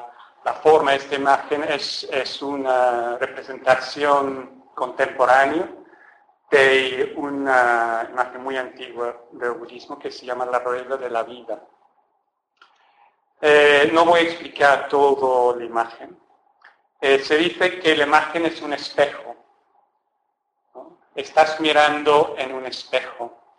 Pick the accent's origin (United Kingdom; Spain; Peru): United Kingdom; England; accent: English; Spanish is a second language; probablemente os habéis dado cuenta que no soy español. Soy inglés y por eso tengo ese acento precioso que por mucho que intento no lo quito.